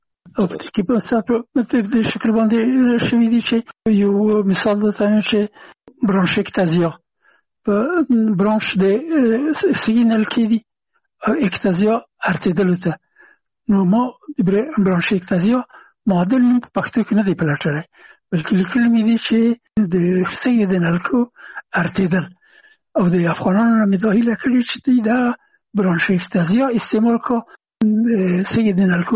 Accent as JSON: {"language": "Pashto", "country": "Afghanistan", "said": "هغه زه نه پېژندلم چې زه هم افغان یم ما ته یې نه پېژندو چې افغان یم."}